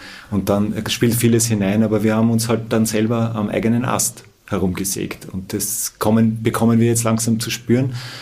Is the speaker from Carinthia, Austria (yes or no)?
no; Vienna, Austria; also born or lived in Styria; Ich bin in Wien aufgewachsen, aber halb in der Steiermark.